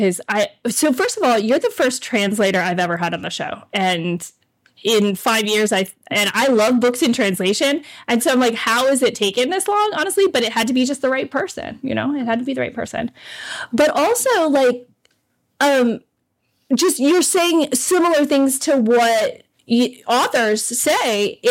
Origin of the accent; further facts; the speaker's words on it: Florida, United States; Like, yeah, I'm from Florida. It's a thing.